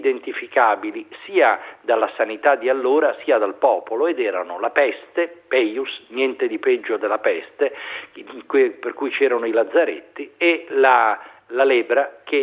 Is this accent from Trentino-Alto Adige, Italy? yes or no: no; Genoa, Liguria, Italy; born there; a Genova, nella mia città natale.